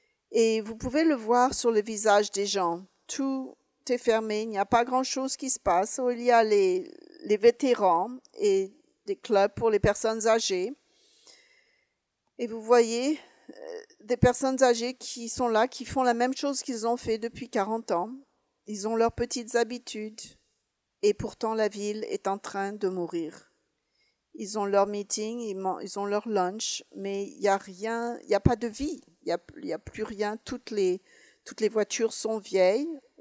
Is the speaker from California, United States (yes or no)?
no; Pennsylvania, United States; il y avait des petites villes en Pennsylvanie. Je venais des Appalaches. Il y avait des petites villes qui mouraient. Et la petite ville où j'ai grandi, c'était une petite ville assez vibrante et plein d'activités.